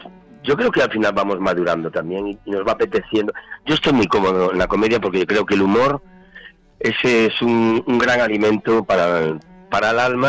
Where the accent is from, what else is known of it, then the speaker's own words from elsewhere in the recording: Basque Country, Spain; pues yo soy vasca y te ha salido vasca